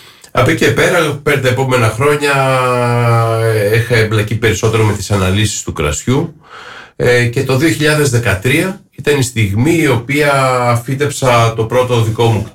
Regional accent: Ioannina, Epirus, Greece; Εγώ είμαι γεννημένος στα Γιάννενα και μεγάλωσα εκεί

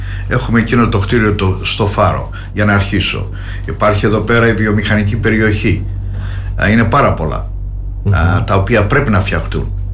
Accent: Alikarnassos, Crete, Greece; βλέπω τον τόπο μου εδώ, την Αλικαρνασσό, να πηγαίνει προς τα πίσω.

